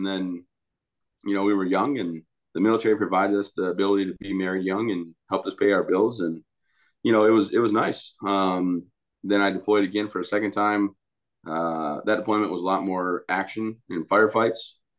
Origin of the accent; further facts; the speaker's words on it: Michigan, United States; I was from Michigan, and, you know, I was able to live down the road from family.